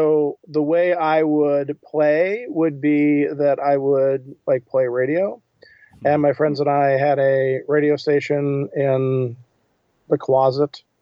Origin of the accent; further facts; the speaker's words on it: Norristown, Pennsylvania, United States; also born or lived in Washington, D.C.; I was born in Washington, D.C. I moved when I was three. I moved to Philadelphia. And then my entire schooling from grade school to graduation was in outskirts of Philadelphia in Montgomery County, which was Norristown.